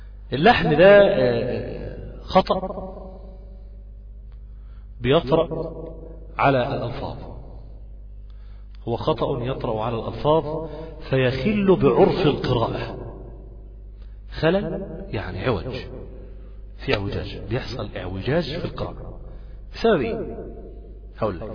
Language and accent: Arabic; Egypt; كان أعتقد أنه بيبقى الساعة 7:30 عندنا في مصر